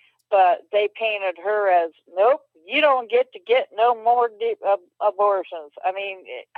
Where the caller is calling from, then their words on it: Michigan, United States; I'm here. I'm from Michigan. It's 75 degrees here right now. Get this. I'm in northern, way up north Michigan.